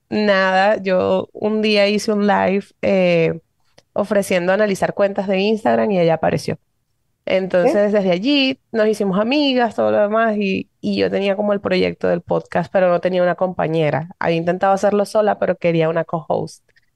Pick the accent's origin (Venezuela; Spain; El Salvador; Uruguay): Venezuela; Bueno, venezolana, mamá venezolana, mi papá es colombiano. Allá crecí, me crié, estudié Derecho. Me gradué cuando tenía 21 años